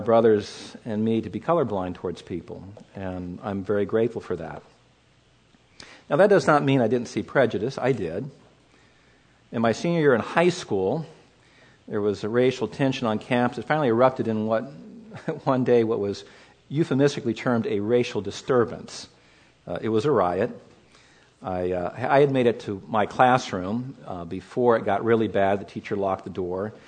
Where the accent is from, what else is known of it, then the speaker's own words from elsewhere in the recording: Los Angeles, California, United States; I had the privilege of growing up in Los Angeles during the 1960s and 1970s.